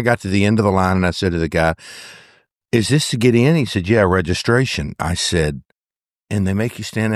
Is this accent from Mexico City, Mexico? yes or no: no; Cancun, Quintana Roo, Mexico; He goes, where are you from? I said, Cancun.